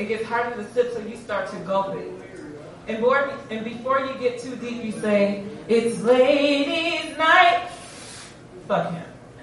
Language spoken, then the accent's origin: English; Minnesota, United States; So, I haven't performed for a while. I'm from Minnesota.